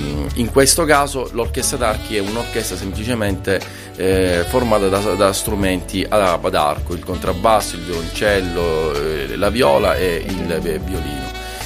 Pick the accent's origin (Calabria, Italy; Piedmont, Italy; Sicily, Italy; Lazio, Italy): Sicily, Italy; Milazzo; Io ho vissuto sempre a Milazzo e ho pensato, ecco, di lasciare qualche cosa di mio e di dedicare qualcosa di mio a Milazzo